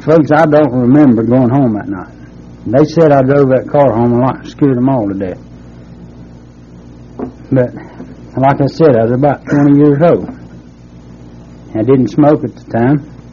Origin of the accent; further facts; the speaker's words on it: Statesville, North Carolina, United States; But like I said, I am from Statesville. I was born and raised there, and, well, I come from a poor family, really.